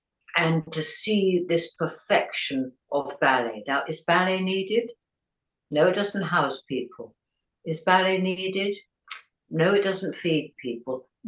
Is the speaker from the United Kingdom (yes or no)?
yes; East of England, United Kingdom; born there; I was born in Hertfordshire. I was born in cosy, middle class, red velvet curtains.